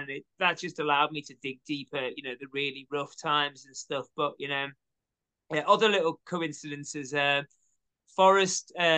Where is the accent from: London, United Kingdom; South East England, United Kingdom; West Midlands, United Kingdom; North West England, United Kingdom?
North West England, United Kingdom; Liverpool; Now, I come from Liverpool, and like that, we've got every city's got the wrong side of its of the tracks.